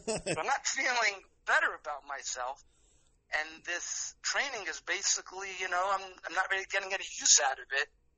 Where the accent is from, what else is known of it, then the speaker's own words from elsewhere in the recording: Brooklyn, New York, United States; Well, growing up in Borough Park as a nice Jewish boy, I realized I was lacking some self-confidence.